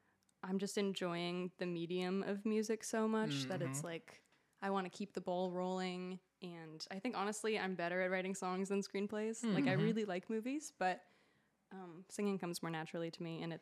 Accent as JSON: {"language": "English", "region": "Michigan", "country": "United States", "tie": "born or raised there", "said": "But yeah, I was born and raised in Michigan and now I live here"}